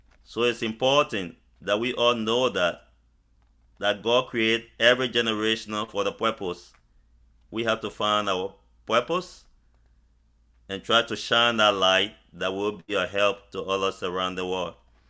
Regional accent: Liberia; I'm from Liberia, West Africa.

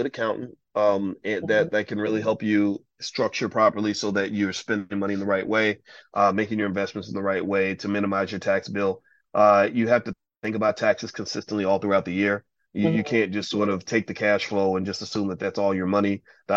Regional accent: Chicago, Illinois, United States; where I'm from Chicago, the dysfunction just seems to ooze out

